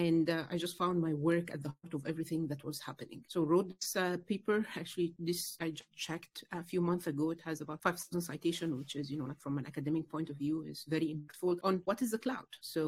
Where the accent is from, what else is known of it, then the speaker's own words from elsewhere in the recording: Egypt; English is a second language; moved away as an adult; now in United States; I am originally from Egypt. I came from Egypt to the US about 2 years ago to study computer science and to closer to the Silicon Valley.